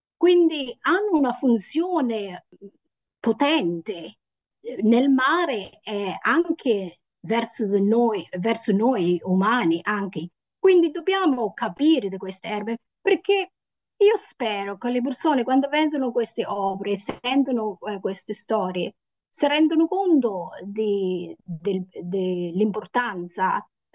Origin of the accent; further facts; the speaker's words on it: Australia; Italian is a second language; now in Italy; E poi quando vai più al sud dell'Australia, dove c'è più pioggia, Ci sono per esempio gli alberi, da dove vengo io non ci sono tanti alberi, solo proprio vicino al fiume. Quindi io ho vissuto tanto sul mare